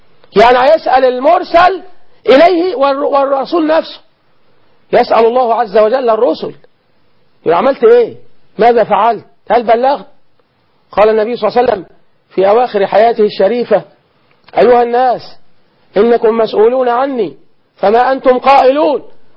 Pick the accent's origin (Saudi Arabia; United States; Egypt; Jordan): Egypt; أنا مصري، حتى لا يقال أحد أنه يتطاول على المصري، لا أنا مصري مثلكم، مسلم أحب الله ورسوله